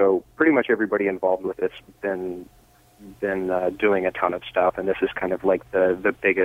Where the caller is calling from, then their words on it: Seattle, Washington, United States; Seattle, Washington.